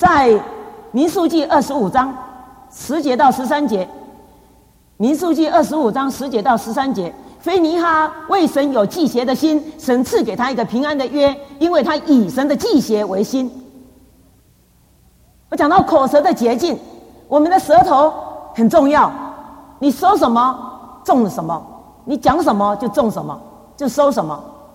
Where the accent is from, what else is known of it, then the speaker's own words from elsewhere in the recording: Taiwan; 这是我们台湾话都这样讲哎。